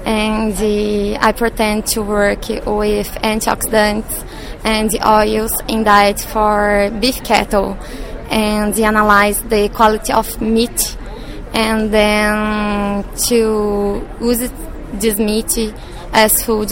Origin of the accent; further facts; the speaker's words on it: Brazil; English is a second language; Okay, I'm from Brazil, and there me and my team works with animal production and animal nutrition.